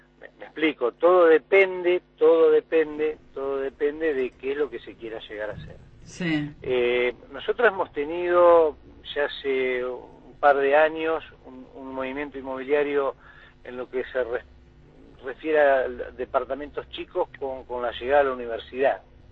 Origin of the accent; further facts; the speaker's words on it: Viedma, Río Negro, Argentina; si nosotros que somos de Viedma de toda la vida